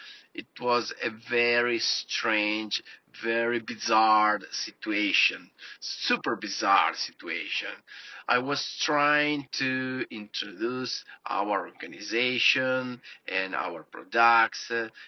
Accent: Italy; English is a second language; from Italy.

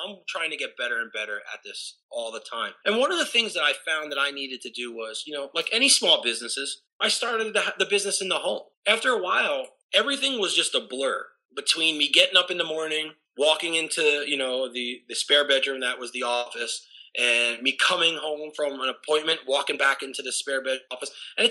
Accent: Northeast, United States; I grew up in the Northeast, and I grew up old school East Coast family where you don't talk about anything

